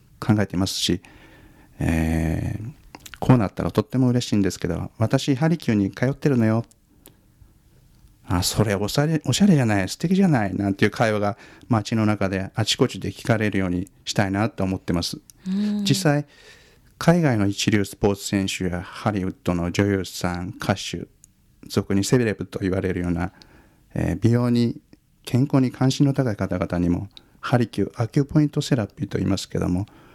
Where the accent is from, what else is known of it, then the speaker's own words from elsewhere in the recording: Asahikawa, Hokkaido, Japan; ふるさとの旭川に帰って開業して、17年になりますけども、